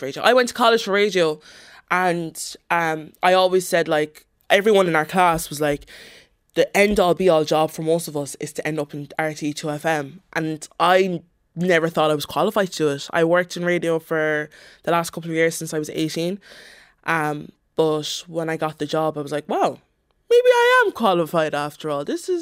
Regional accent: Benin City, Edo, Nigeria; We're from Benin City, Edo State, and Lagos and Benin City. Like, they're just two completely different places.

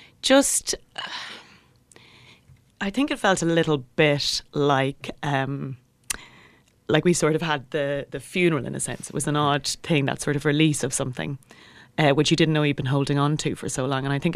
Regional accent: Kildare, Ireland; I grew up in just outside of Kildare town to an equine vet of a father. And my mother is a retired professional flat race jockey.

